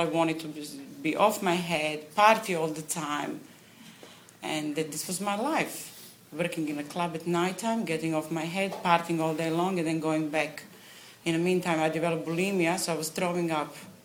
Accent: Croatia; I'm 37, and I'm from Croatia.

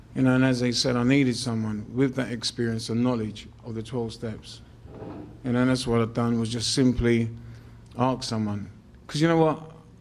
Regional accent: London, United Kingdom; I'm from South London, I live in Brixton

